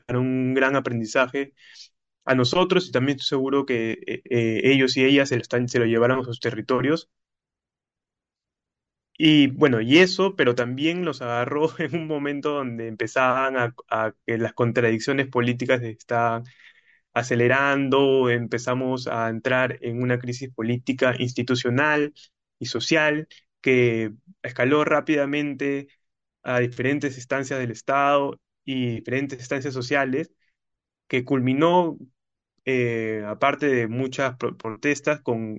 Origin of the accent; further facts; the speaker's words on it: Lima, Peru; Soy de Lima, del centro de Lima, del barrio de Los Altos, y también vivo en la zona de Lima